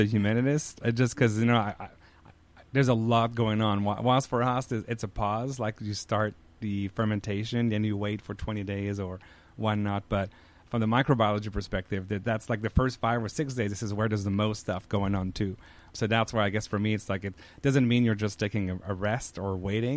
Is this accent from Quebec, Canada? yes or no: yes; Quebec, Canada; accent: French Canadian; English is a second language; now in United States; if you picked up on the accent, I'm a French Canadian. I'm from Quebec. And we have a pretty big cheese culture there.